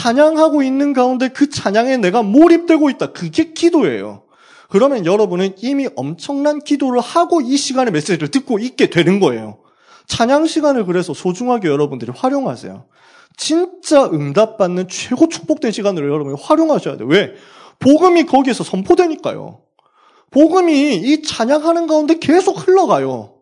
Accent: Daegu, South Korea; 제가 대구 출신이거든요. 대구에서 고등학교를 나왔어요.

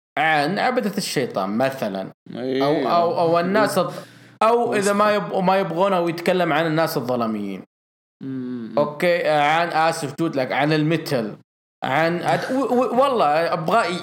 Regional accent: Saudi Arabia; وجهة نظري في هذا النوع أنه ما ينفع عندنا بالسعودية

